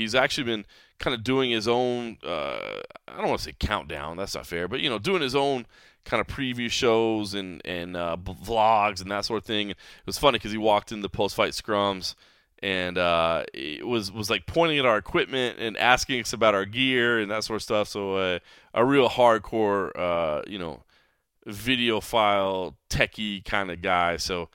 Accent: Texas, United States; Obviously, I'm a Texan.

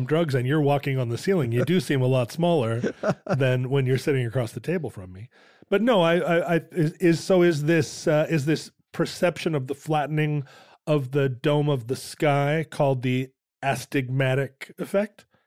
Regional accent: Alaska, United States; From growing up in Alaska, we would watch the Aurora Borealis.

